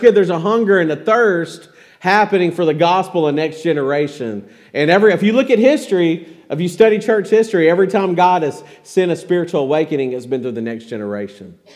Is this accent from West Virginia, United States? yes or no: no; Louisiana, United States; Now, I grew up in East Central Louisiana. I'm not Cajun. It's like North Louisiana. We're more redneck or hillbilly or whatever you want to say. But I grew up in rural Louisiana.